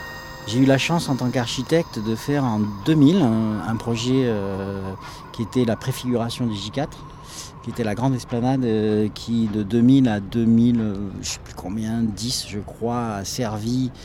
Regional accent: Marseille, Provence-Alpes-Côte d'Azur, France; also born or lived in Paris; j'ai 57 ans maintenant. Je suis né à Marseille, donc en 61, forcément. J'ai toujours vécu ici, un petit peu à Paris, mais j'ai toujours vécu ici.

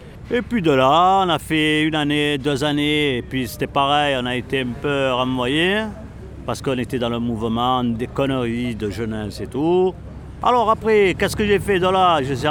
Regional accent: Marseille, Provence-Alpes-Côte d'Azur, France; Je suis né à La Cayolle. La Cayolle, c'est un endroit où, à l'époque, c'était les bidonvilles. Je suis resté là-bas, à La Cayolle, de 66, c'est-à-dire de ma naissance jusqu'à 73.

